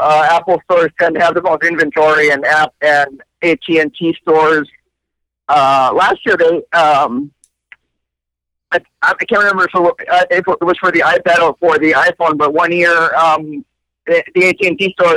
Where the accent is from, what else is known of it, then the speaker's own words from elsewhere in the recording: Puerto Rico; I'm from Puerto Rico, as you know.